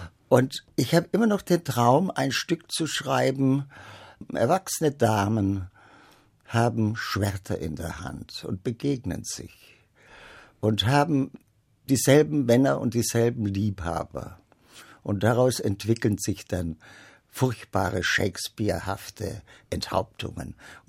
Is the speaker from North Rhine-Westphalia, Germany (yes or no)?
no; Baden-Württemberg, Germany; Ich als Schwabe beziehe ich man dann auf